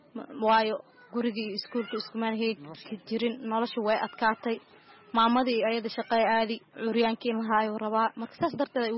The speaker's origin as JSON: {"language": "Somali", "town": "Mogadishu", "region": "Banaadir", "country": "Somalia", "tie": "born or raised there", "lives_now": "Kenya", "said": "runaantii waxaan ku noolahay xarada qaxootiga dhagaxley waxaan ay ku noolayn Muqdisho waxaan ku dhashay qasimada Muqdisho"}